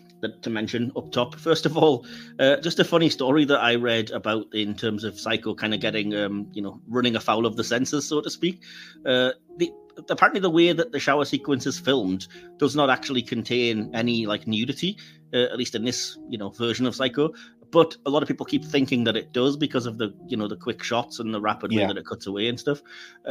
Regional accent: United Kingdom; being British, and, you know, our famously kind of reserved stiff upper lip

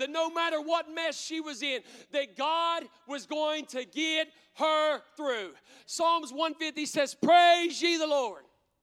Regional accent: Logan County, West Virginia, United States; and I'm from Logan County, if you can't tell by my accent.

